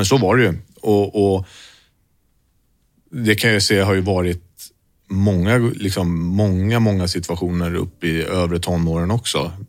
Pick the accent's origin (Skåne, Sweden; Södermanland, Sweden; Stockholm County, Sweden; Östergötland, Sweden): Stockholm County, Sweden; Stockholm; jag är ute från Västerort. Längs gröna linjen